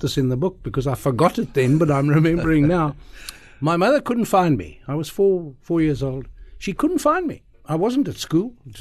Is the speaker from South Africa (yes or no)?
yes; Estcourt, KwaZulu-Natal, South Africa; growing up in Estcourt, a town in the Midlands of KwaZulu-Natal, Natal as it was then.